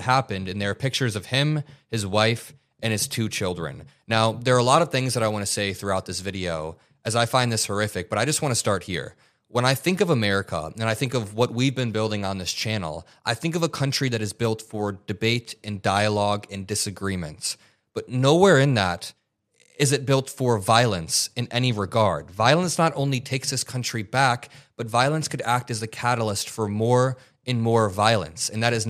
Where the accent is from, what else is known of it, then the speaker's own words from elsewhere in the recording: Indiana, United States; Well, I grew up in Indiana, but where the studio is located, this is where we work in Chicago.